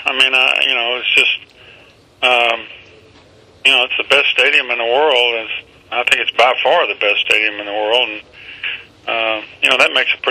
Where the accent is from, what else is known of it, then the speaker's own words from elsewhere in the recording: Texas, United States; I'm from Texas. I grew up a Texas high school coach